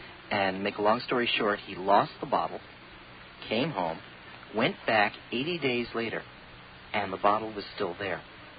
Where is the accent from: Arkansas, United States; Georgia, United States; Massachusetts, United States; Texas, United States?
Massachusetts, United States; Boston; now in California, United States; say I'm from Boston, where we don't really get earthquakes. We get blizzards